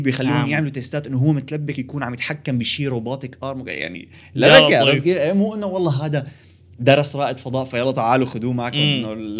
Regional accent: Syria; now in Canada; فانت يعني مثلا انت لنقول هلا نحن سوريين

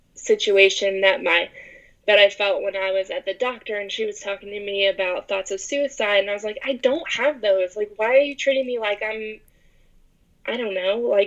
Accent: Baltimore, Maryland, United States; I'm originally from Baltimore, so it's a plane ride from Baltimore, from my family, from familiarity

